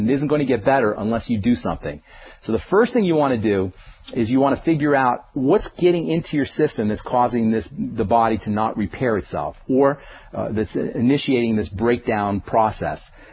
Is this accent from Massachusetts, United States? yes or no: no; Trenton, New Jersey, United States; From Trenton, New Jersey. No, you never did. I don't say that too often. Trenton was a heck of a place to grow up, let me tell you, back in the 60s.